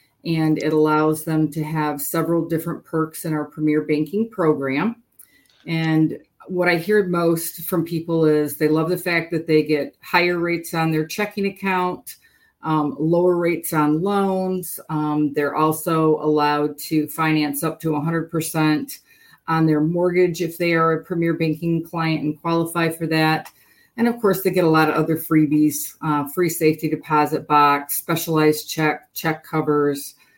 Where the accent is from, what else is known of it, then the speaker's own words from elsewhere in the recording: Michigan, United States; moved away as an adult; No, I'm not. I actually was born and raised in Michigan.